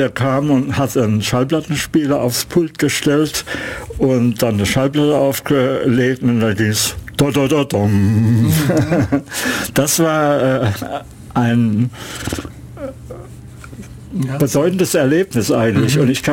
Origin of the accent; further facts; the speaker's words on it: Saarbrücken, Saarland, Germany; davor war ich in Baden, in Karlsruhe, wo ich studiert habe, aber ich stamme aus Saarbrücken, wo ich mein Studium begonnen habe.